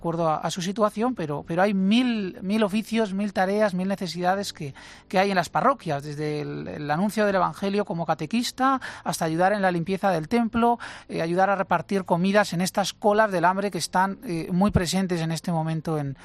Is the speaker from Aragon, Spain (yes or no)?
yes; Zaragoza, Aragon, Spain; yo recuerdo el párroco que tenía cuando era pequeño en Zaragoza